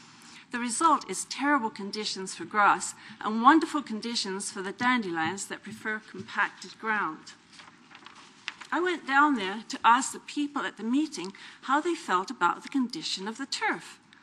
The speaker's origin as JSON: {"language": "English", "region": "England", "country": "United Kingdom", "tie": "born or raised there", "said": "Well, I grew up in England, where it was natural to have flowers in your lawn."}